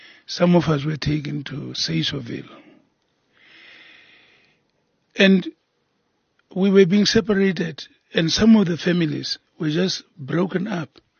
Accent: Kroonstad, Free State, South Africa; I grew up in Kroonstad, and there were so many of us, you know, families that were mixed, actually.

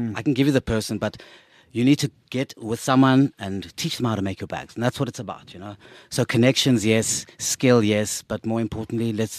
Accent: Cape Town, Western Cape, South Africa; I'm from Cape Town, as everyone knows, Langa Guguletu.

